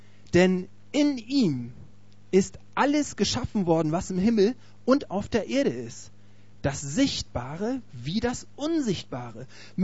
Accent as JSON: {"language": "German", "region": "Hamburg", "country": "Germany", "lives_now": "Cologne, Germany", "said": "ich komme ursprünglich aus Hamburg, wohne seit einigen vielen Jahren in Köln."}